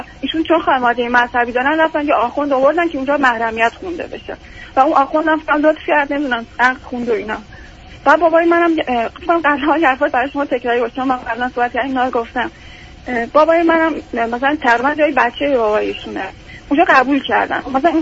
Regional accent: Kerman, Iran; توی شهری درس بخونم که مثلا این فاصله من 1000 کیلومتری از شهر خودم کرمان بود داشت.

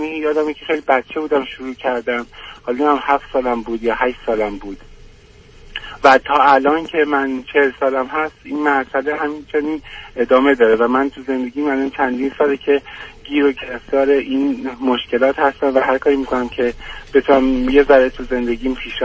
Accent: Iran; now in Europe; بعد از اینکه من از ایران خارج شدم اومدم کشورهای اروپایی

